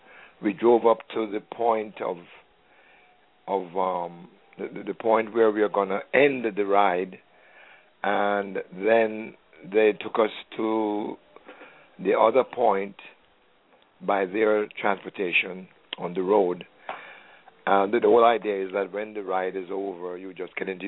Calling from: Mount Vernon, United States; from Mount Vernon.

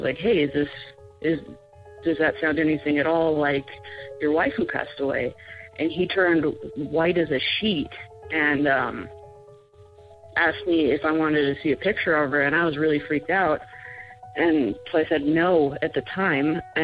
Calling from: New Mexico, United States; I'm from New Mexico.

